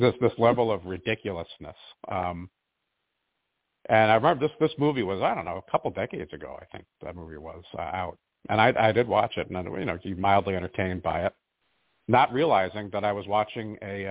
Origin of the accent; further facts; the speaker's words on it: New York, United States; I grew up on Long Island, about 50 miles east of the city.